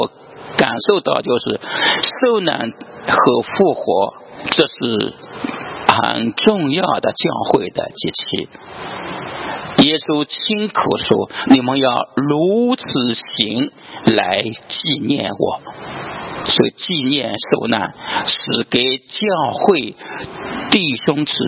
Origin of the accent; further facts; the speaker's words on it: Yuhuan, Zhejiang, China; 我来自浙江的台州玉环，就是宁波跟温州的中间。